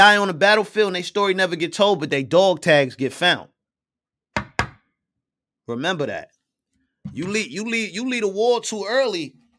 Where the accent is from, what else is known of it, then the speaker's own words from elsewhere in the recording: Atlanta, Georgia, United States; need to be on there, and I'm from Atlanta.